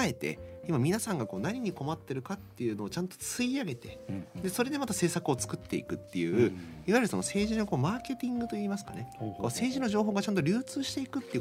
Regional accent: Toyama, Japan; 富山をずっと意識して生きてるわけではなくても、うん、富山愛みたいなものは、うん、なんかこう逆にね、外に行くことですごくこう、うん、意識することは増えたなって思いますね。

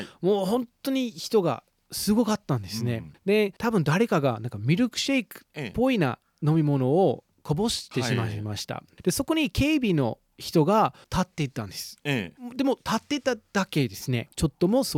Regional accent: United States; Japanese is a second language; で僕はアメリカ人だからすごくでもと言いたいけど

